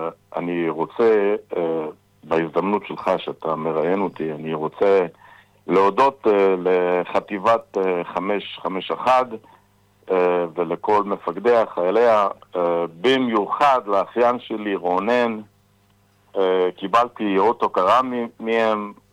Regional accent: Southern District, Israel; now in Los Angeles, United States; כן, אני מהדרום.

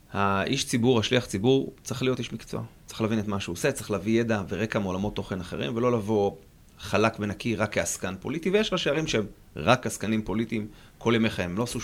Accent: Hod HaSharon, Central District, Israel; גדלתי בעיר הזאת, אני תמיד אומר, אני מכיר את הרגבים שלה, אני מכיר את השדות שלה, עוד לפני שהיו שם בתים, אני מכיר את הבתים שנבנו, את הרחובות שנסללו. למדתי ביגאל אלון, אחר כך עברתי לחטיבת השחר, הייתי בתיכון הדרים.

